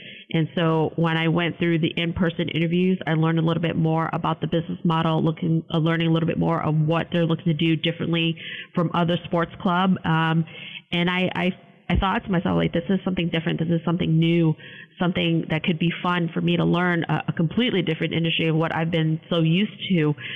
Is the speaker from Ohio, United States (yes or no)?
yes; Cleveland, Ohio, United States; I was born and raised in Cleveland. And so if you're a Clevelander, you definitely know your sports